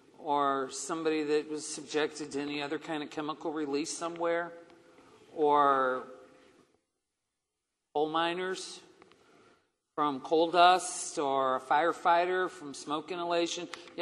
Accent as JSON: {"language": "English", "town": "Spanish Lake", "region": "Missouri", "country": "United States", "tie": "born or raised there", "said": "I grew up in Spanish Lake and moved 3 miles to Bellefonte Neighbors, and there I've sat."}